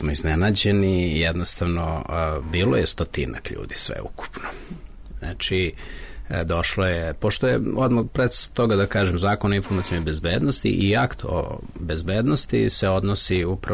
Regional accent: Kraljevo, Šumadija and Western Serbia, Serbia; ja sam rodom iz Kraljeva, pa sam 98. godine napravio prvi internet service providing van Beograda, to je bio Tron Internet u Kraljevu.

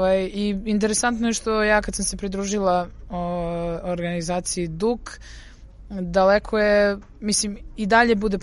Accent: Čačak, Šumadija and Western Serbia, Serbia; Odrasli smo u Čačku

